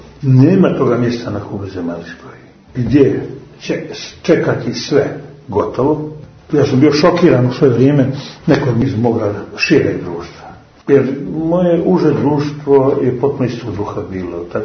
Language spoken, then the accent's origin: Serbian; Montenegro; ja sam klasični Crnogorac